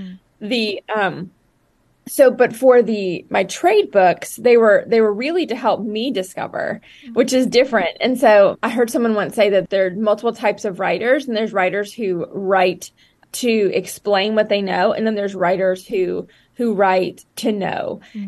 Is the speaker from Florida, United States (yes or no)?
no; Dallas, Texas, United States; And I grew up in the Dallas area, so Dallas, Texas, and then have lived all over, but I have roots in the South and in the South in America.